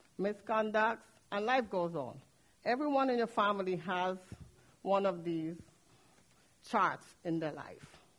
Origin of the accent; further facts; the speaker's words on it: Trinidad & Tobago; born there; also born or lived in Puerto Rico; I was born in Trinidad and Tobago. It's next to Venezuela. My mom left us there with some nieces, aunts, and uncle.